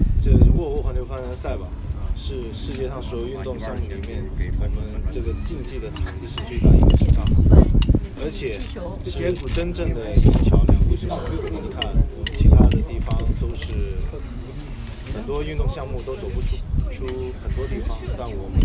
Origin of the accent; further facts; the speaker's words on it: China; 因为我们中国人比任何国家的人都更要努力